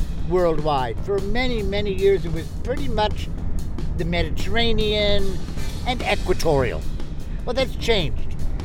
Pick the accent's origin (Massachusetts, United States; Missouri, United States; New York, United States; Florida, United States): New York, United States; New York City; And I'm a New Yorker, you know.